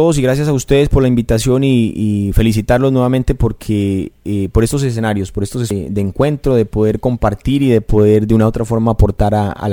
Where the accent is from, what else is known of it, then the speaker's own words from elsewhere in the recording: Putumayo, Colombia; reconocernos como somos nativos de esta Amazonía, como seres amazónicos en el caso putumayo, pero también en el caso de Colombia, como colombianos